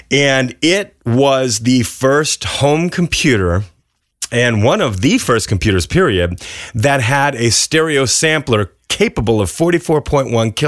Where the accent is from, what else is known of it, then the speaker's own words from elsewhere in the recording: Texas, United States; also born or lived in Michigan; she ran straight to Texas on divorce when I was about 3. So I was raised in Texas, elementary, junior high school, la, la, la, la, la. But I would come up to Michigan about 3 weeks to 5 weeks a year.